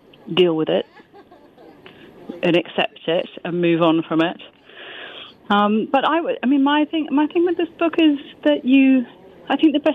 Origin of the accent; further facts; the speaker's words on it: United Kingdom; even though I am British